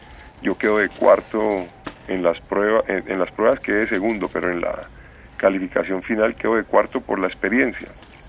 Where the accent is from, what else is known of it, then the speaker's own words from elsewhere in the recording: Bucaramanga, Santander, Colombia; Y vengo a Bucaramanga nuevamente a mi tierra